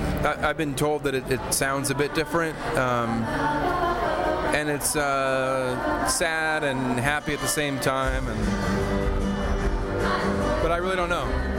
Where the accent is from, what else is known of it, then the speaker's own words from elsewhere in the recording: San Diego, California, United States; I'm not really from San Diego. I mean, I am, but I don't belong here.